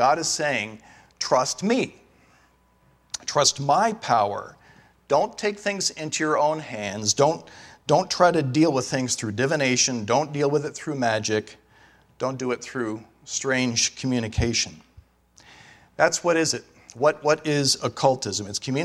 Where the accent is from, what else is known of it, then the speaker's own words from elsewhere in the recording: New Jersey, United States; Many of you know I grew up in New Jersey, ninth grade.